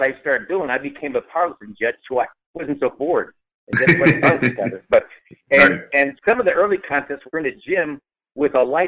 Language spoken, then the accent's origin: English; St. Louis, Missouri, United States; born there; also born or lived in Texas; No, I was born in St. Louis, actually.